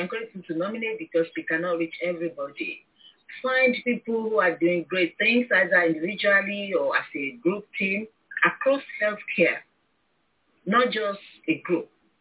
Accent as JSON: {"language": "English", "country": "Nigeria", "moved": "as an adult", "lives_now": "United Kingdom", "said": "I'm originally from Nigeria. I trained in Nigeria, actually, as a nurse midwife. Then I came to the UK in 91 and trained as a theater nurse."}